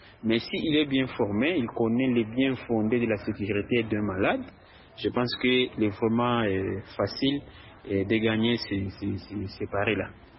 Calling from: DR Congo; Personnellement, ici chez nous au Congo, la sécurité des malades est assurée

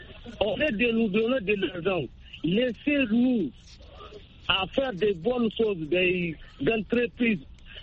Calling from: Gaya, Dosso, Niger; Je suis de Gaya, Niger, Gaya. Gaya se trouve dans la région de Dosso.

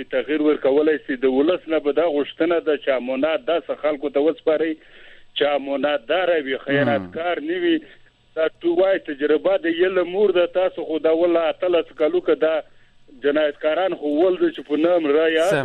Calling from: Tehran, Tehran Province, Iran; د ایران تهران څخه ټلیفون پلی کوم،

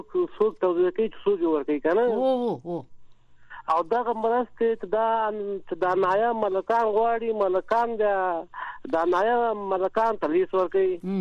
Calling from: Kabul, Afghanistan; ما از کابل هستم.

